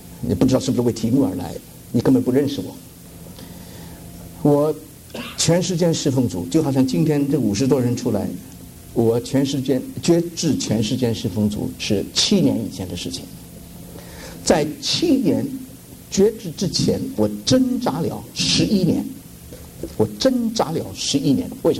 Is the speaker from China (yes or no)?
yes; Shanghai, China; 我们上海人叫做呛